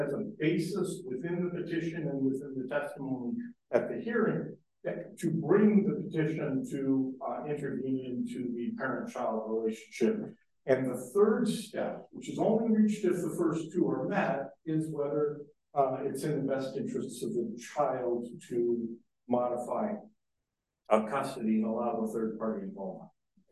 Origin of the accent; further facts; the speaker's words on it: Mankato, Minnesota, United States; I'm an attorney from Mankato, Minnesota